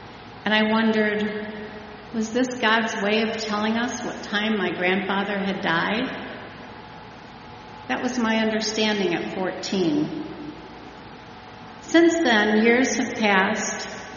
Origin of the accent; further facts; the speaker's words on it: Ohio, United States; I grew up in Lorain County among the farms and greenhouses, and in high school I played in the marching band.